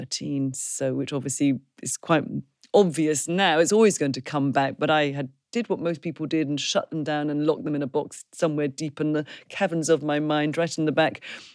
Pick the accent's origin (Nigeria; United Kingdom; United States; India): United Kingdom; London; now in Glasgow, United Kingdom; I'm a Londoner.